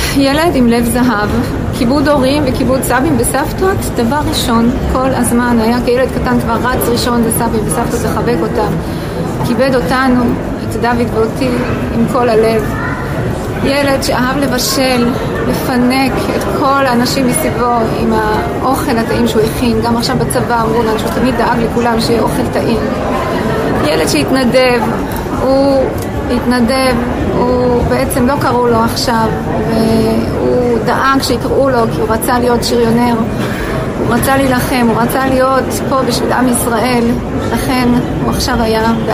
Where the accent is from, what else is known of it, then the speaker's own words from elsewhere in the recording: Switzerland; now in Israel; בעלי עלה מדנמרק, אני עליתי משוויץ, ממניעים ציונים. אנחנו רצינו לגור בארץ ישראל, להקים משפחה ציונית דתית בארץ ישראל, ועשינו את זה.